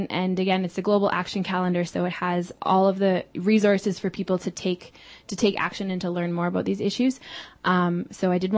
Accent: Canada; how I was benefiting from these things as a Canadian citizen and as someone who benefits from the Canadian pension plan.

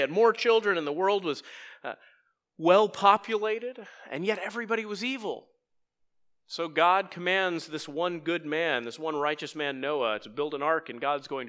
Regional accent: Texas, United States; my father's a pastor and started churches all around Dallas. And so while I was growing up in Texas

